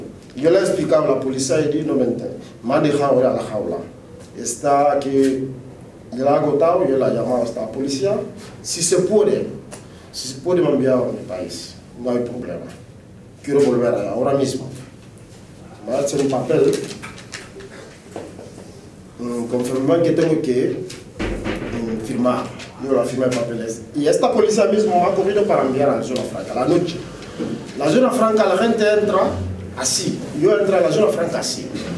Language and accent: Spanish; Guinea; Spanish is a second language; now in Spain; cuando le he presentado a la gente que yo soy de Guinea Conakry